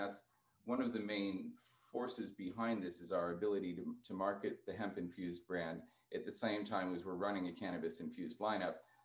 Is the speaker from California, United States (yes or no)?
yes; California, United States; that's going to premiere in California. That's my home state.